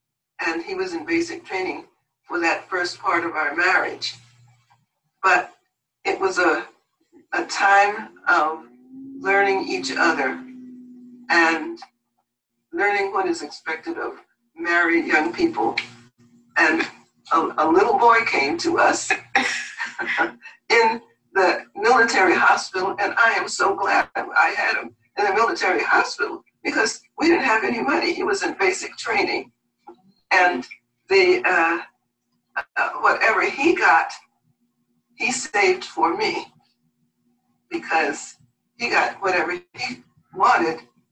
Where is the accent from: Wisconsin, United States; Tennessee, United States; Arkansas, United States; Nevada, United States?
Arkansas, United States; Cotton Plant; now in San Diego, United States; We wanted to come to California, but not to Los Angeles because we both come from small towns. I'm from Cotton Plant, Arkansas.